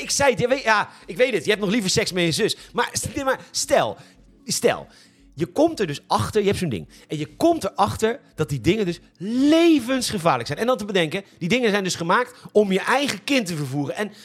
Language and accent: Dutch; Boskoop, South Holland, Netherlands; born there; Nou ben ik toevallig geboren in Boskoop.